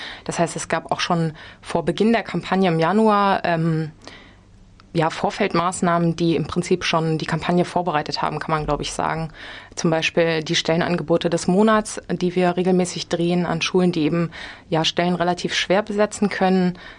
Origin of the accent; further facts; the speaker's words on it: Hesse, Germany; now in Erfurt, Germany; Nee, ich komme aus Hessen.